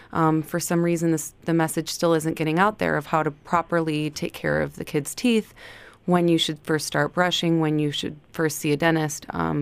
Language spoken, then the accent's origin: English; Illinois, United States; now in Alaska, United States; So I'm originally from Illinois, and I did my dental school at the University of Iowa